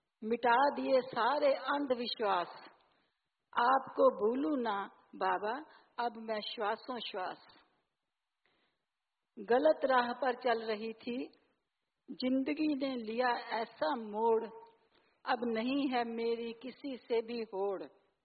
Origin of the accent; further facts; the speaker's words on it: Delhi, India; और मैं दिल्ली से आई हूँ, वसंत कुंज से।